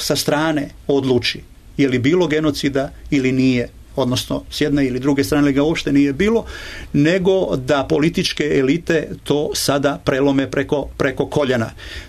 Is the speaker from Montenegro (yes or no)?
no; Croatia; Ja sam se samo plašio kao Srbin iz Hrvatske da će do toga zaista doći